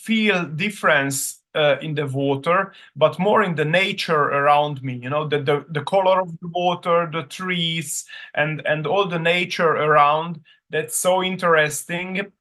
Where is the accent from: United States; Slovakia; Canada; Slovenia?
Slovakia; now in Austria; Here in Austria, we have only two races per winter season, but I'm coming from Slovakia. That's the next country next to Austria.